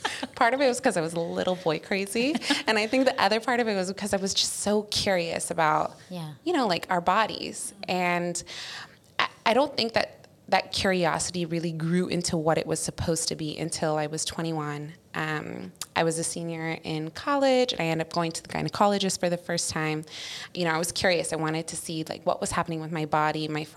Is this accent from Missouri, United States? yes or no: no; California, United States; I grew up in the States, in California, in a pretty strict Arab American home.